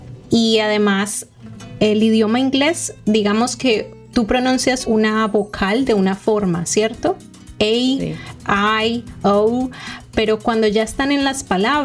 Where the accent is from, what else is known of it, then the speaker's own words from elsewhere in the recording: Colombia; now in United States; Yo soy de Colombia, vivo aquí en los Estados Unidos hace 7 años más o menos y yo soy cuentacuentos bilingüe